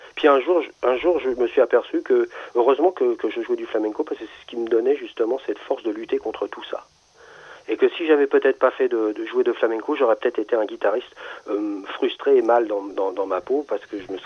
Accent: France; parce que j'habitais en France, je suis né en France

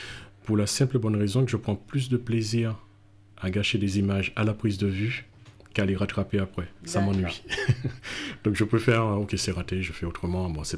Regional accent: Guadeloupe; now in Toulouse, France; Je viens de la Guadeloupe et ça fait 24 ans maintenant que je suis ici.

